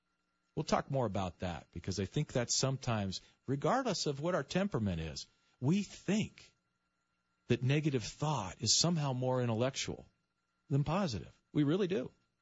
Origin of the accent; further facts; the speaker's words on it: United States; born there